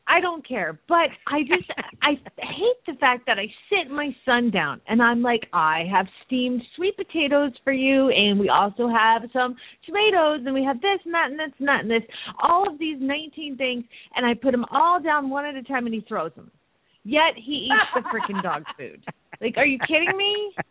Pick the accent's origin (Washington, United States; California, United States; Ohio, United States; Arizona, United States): Arizona, United States; Phoenix; from Phoenix, Arizona